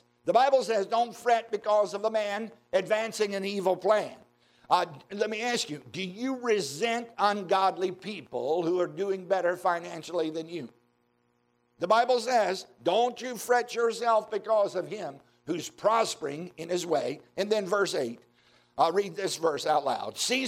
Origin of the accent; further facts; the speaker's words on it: Virginia, United States; when I was growing up in Southside, Virginia, my parents would talk about somebody being fretted.